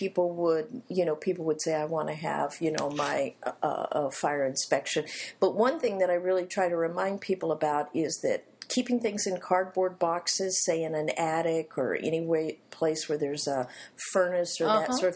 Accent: Dallas, Texas, United States; Well, I'm from Dallas, Texas. My family moved around a good deal

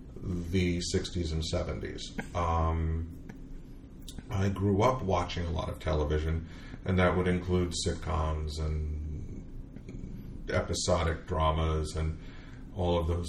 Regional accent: East Coast, United States; In New York. I'm from the East Coast.

